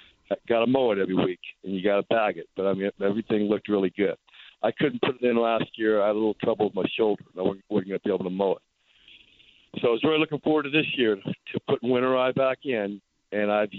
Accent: Florida, United States; This is my third winter here, third season here. I'm from South Florida, where everything's pretty much green all year long

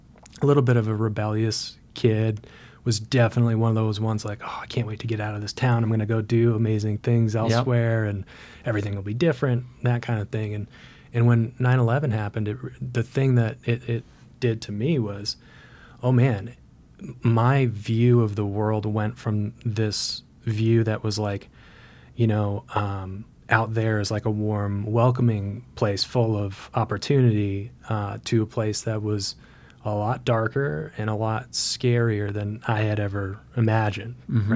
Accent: Vermont, United States; And growing up in Vermont, I mean, you're not far from New York City.

